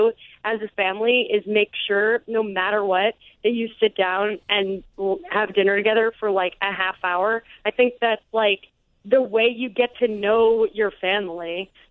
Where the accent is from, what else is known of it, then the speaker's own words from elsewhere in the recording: Chicago, Illinois, United States; Like, me growing up in Chicago with a big family, we drove everywhere.